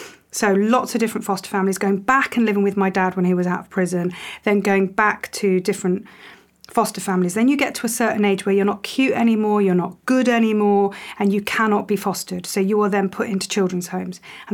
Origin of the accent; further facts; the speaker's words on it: United Kingdom; I'm British, but I don't feel very English. My family were Polish, Irish.